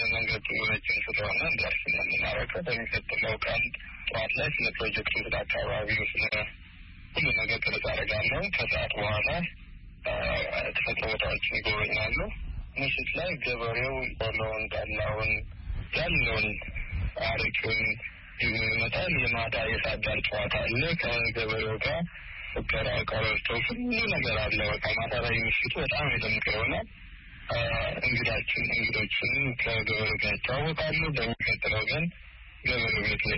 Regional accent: Addis Ababa, Ethiopia; also born or lived in West Gojjam, Amhara; ምዕራብ ጎጃም በጋዳሞት ወረዳ ነው የተወለድኩት። ጣመ ጊዮርጊስ የሚባል ቤተክርስቲያን አለ እዛ አካባቢ። በ8 ዓመቴ ወደ አዲስ አበባ ወንድሞች አመጡኝ

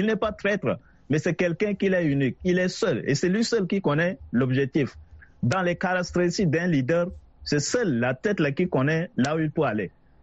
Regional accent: Chad; je suis un Tchadien qui observe les choses, qui critique les choses, qui analyse les choses.

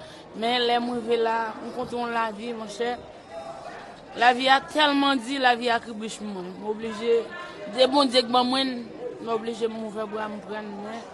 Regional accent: Haiti; moved away; Je suis quitté de Haïti dans le monde.

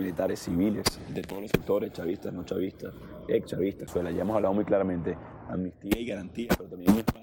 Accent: Venezuela; Nosotros estamos dispuestos soberanamente como venezolanos

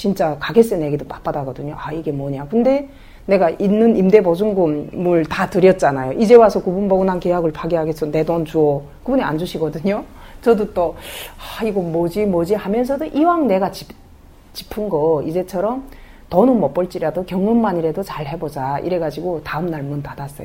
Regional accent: North Korea; now in South Korea; 우리 부부는 북한에서 온 부부다. 한국에 아는 사람 한 명 없고

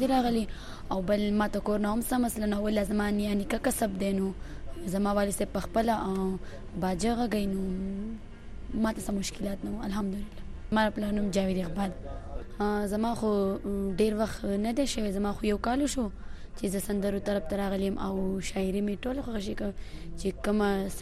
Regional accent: Swat, Khyber Pakhtunkhwa, Pakistan; زه د سوات اوسیدونکی یم

